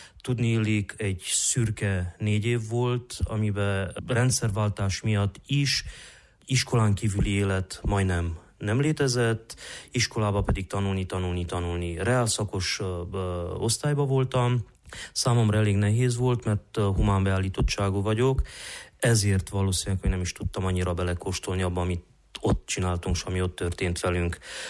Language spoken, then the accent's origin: Hungarian; Hunedoara, Hunedoara County, Romania; Székely gyerekként úgyis román vidéken, román városban, Vajdahunyadon nőttem fel.